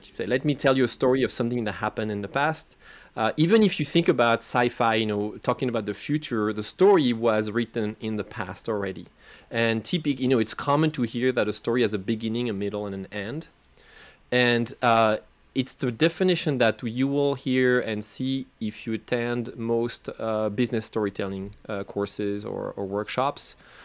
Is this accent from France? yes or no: yes; France; first language French; English is a second language; Also, I am from France. I'm French. You know, English is not my native language